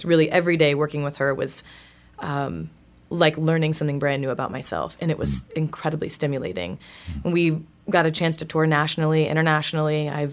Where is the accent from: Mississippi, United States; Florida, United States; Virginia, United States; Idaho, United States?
Florida, United States; I'm originally from Central Florida, but I was gone for a while.